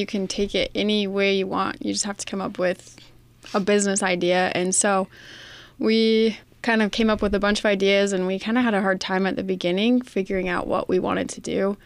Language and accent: English; Pocatello, Idaho, United States; We're both from Pocatello, so we go to ISU, obviously, and we're both in the College of Business.